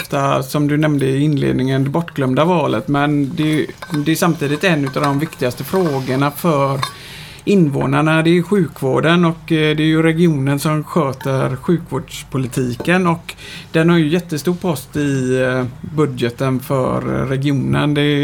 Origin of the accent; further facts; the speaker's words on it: Gothenburg, Västra Götaland County, Sweden; now in Lindome, Sweden; Jag är uppväxt framförallt i Hisingen i Göteborg, men när jag skaffade barn och med min fru Johanna så flyttade vi till Lindome där vi har bott sedan 2005.